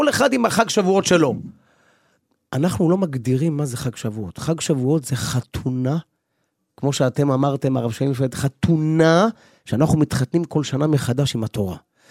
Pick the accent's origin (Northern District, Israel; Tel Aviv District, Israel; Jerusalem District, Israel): Tel Aviv District, Israel; Bnei Brak; born or raised there